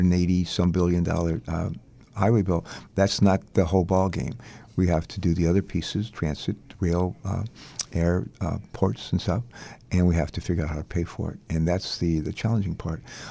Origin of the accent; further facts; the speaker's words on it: West Virginia, United States; born there; I was born in West Virginia.